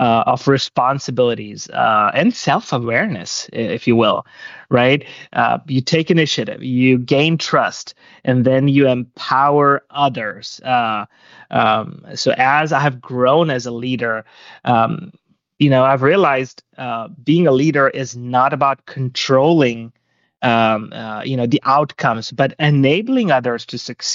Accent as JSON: {"language": "English", "country": "India", "tie": "born there", "said": "So I was born in India."}